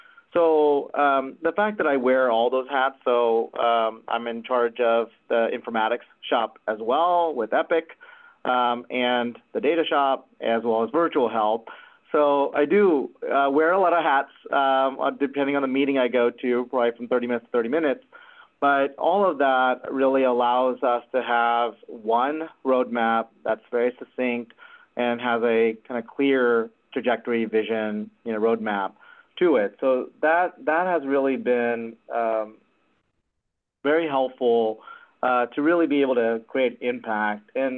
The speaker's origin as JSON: {"language": "English", "region": "Texas", "country": "United States", "lives_now": "Pittsburgh, United States", "said": "And being that I'm from Texas, it's a new venture, but it's a fantastic town."}